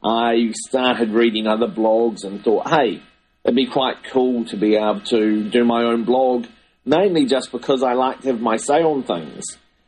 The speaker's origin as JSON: {"language": "English", "country": "New Zealand", "said": "But as a New Zealander, I don't want the government of Egypt or the government of the United States"}